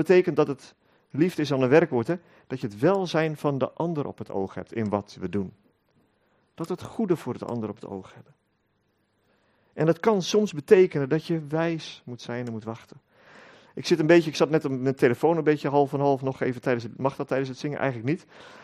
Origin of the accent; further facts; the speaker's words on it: Netherlands; Zijn wij Hollanders, hebben dat tot een kunst verheven af en toe.